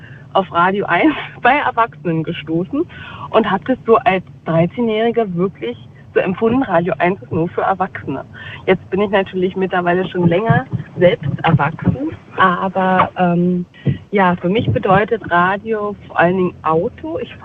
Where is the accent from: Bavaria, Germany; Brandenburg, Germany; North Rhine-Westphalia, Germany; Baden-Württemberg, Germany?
Brandenburg, Germany; Ich bin Jahrgang 88 in Brandenburg aufgewachsen